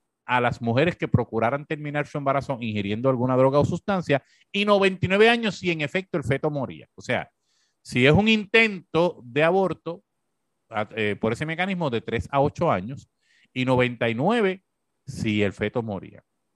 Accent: Puerto Rico; Y para mí, como puertorriqueño, no me da ninguna gracia que ella nos represente.

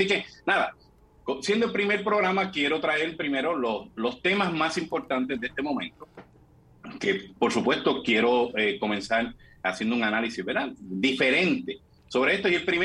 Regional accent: Corozal, Puerto Rico; he estado hasta en lo que no existe, dice mi gente acá en mi pueblo de Corozal.

